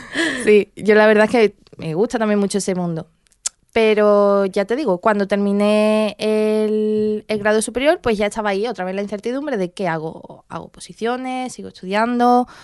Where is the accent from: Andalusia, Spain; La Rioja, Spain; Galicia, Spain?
Andalusia, Spain; El Puerto de Santa María; yo soy de aquí del puerto de Santa María y vamos, de siempre.